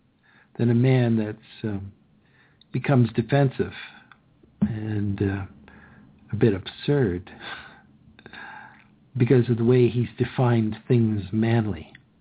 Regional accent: Canada; We wait and take our turn. We're Canadian.

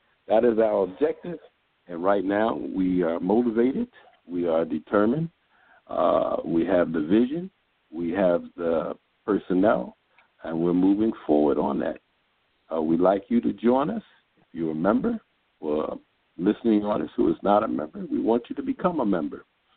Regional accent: Baltimore, Maryland, United States; I'm from Baltimore. In fact, I'm talking to you now from Baltimore.

